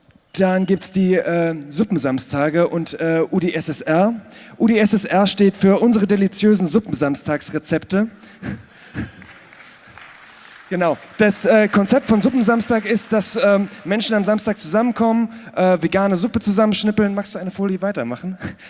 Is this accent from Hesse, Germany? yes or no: no; Göttingen, Lower Saxony, Germany; Wir kommen aus Göttingen. Göttingen ist sehr politisch aktiv